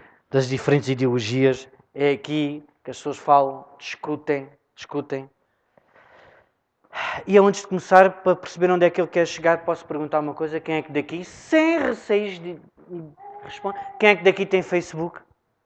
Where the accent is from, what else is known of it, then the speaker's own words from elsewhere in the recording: Beja, Alentejo, Portugal; eu sou de Beja.